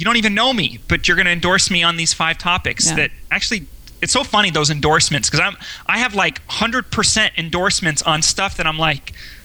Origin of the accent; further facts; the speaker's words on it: Los Angeles, California, United States; also born or lived in Europe; I grew up all around the world. I grew up in Europe as a kid for the first 10 years, and then went to West LA, California.